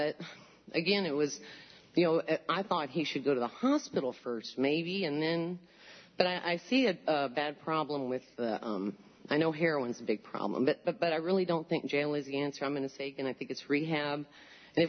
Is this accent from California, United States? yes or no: no; Columbia, Missouri, United States; since I come from Columbia, Missouri, it's sort of close to my heart.